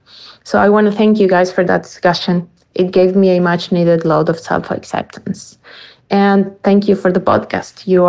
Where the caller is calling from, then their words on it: Argentina; I'm calling from Argentina in response to your episode on visibility.